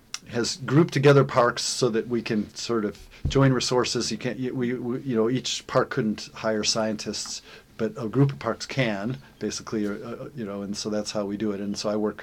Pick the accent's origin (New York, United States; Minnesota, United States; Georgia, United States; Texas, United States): Minnesota, United States; also born or lived in Illinois; Okay, so I was born in Illinois and then moved to Minnesota, which is kind of the place that I say I'm from, and I went to school there and in Colorado.